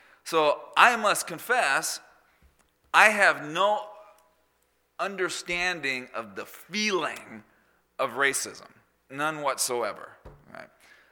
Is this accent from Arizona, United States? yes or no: yes; Phoenix, Arizona, United States; Growing up in Maryvale. Maryvale is a subdivision of Phoenix. It was like a small town within the city.